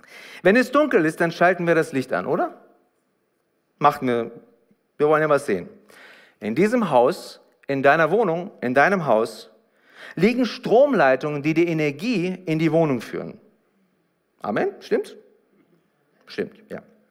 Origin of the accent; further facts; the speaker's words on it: Hanover, Lower Saxony, Germany; Ich komme halt aus Hannover, seht's mir nach.